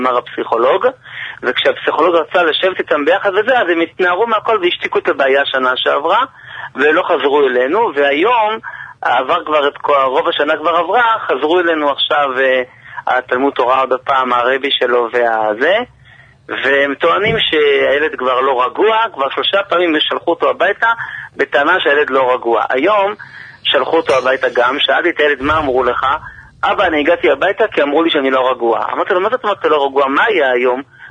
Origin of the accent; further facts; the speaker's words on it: Jerusalem, Jerusalem District, Israel; אנחנו מירושלים.